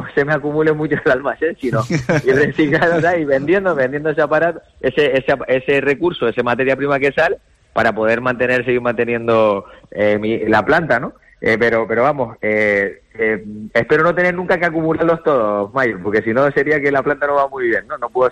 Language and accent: Spanish; Canary Islands, Spain; está genial vivir en Canarias, yo soy canario y soy súper feliz de vivir aquí